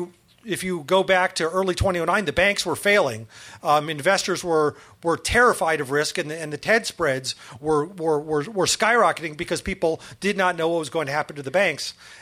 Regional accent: Michigan, United States; would have brought down my home state, Michigan, northern Ohio, Indiana, parts of Illinois.

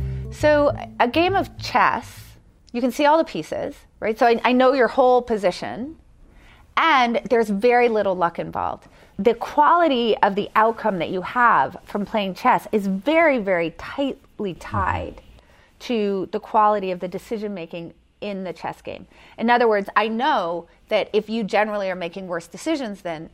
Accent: Philadelphia, Pennsylvania, United States; Well, I'm from Philadelphia, okay.

